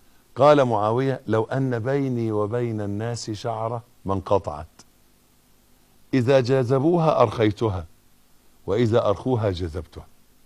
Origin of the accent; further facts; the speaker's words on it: Egypt; يبدو الوضع عندنا في مصر، وأنا بتكلم على اللي أعرفه، يبدو أنها بقت من المهر